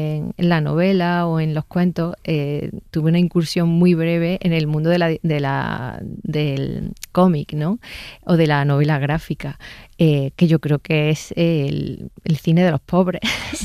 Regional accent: Andalusia, Spain; accent: Andalusian; al final he acabado haciéndolo en acento neutro casi todo. Digo, ¿pero dónde está mi acento andaluz?

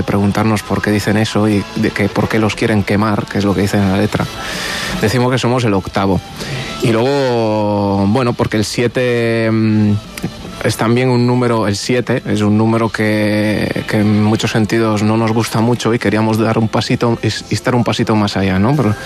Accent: Veneto, Italy; moved away as an adult; now in Spain; Hace 15 años que estoy en el País Vasco, vine en Erasmus, pero soy de ahí, soy del norte de Verona.

